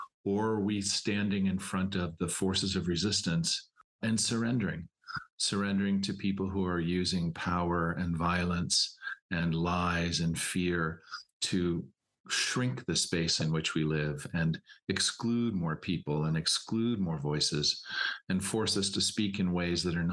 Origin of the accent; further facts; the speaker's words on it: Toronto, Ontario, Canada; moved away as an adult; now in San Francisco, United States; So I've lived in San Francisco since 1999. I'm from Toronto. And actually, I had a decade of working as a sister in Canada before I came here.